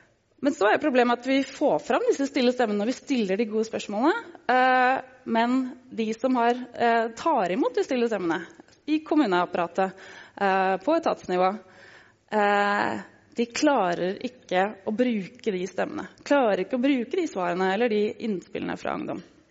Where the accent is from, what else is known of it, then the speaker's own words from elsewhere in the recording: Vestby, Akershus, Norway; Jeg har vokst opp i Pepperstad skog, inne i skaven i Vestby